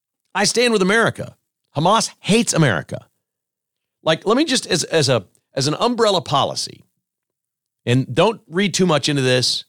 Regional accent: United States; I respect any country that doesn't want me in their country because I'm American.

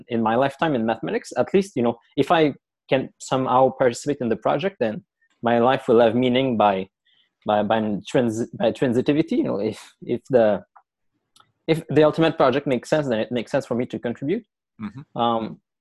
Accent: Quebec, Canada; It's easier to pronounce usually. And I'm from Quebec, from a little country near Quebec City. And I was brought up Roman Catholic.

